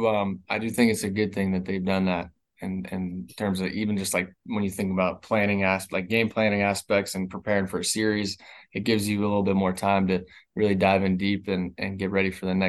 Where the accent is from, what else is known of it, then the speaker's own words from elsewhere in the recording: Sewell, New Jersey, United States; I grew up in Sewell, Blackwood, you know, in New Jersey. So it's probably about an hour from where Lakewood's at.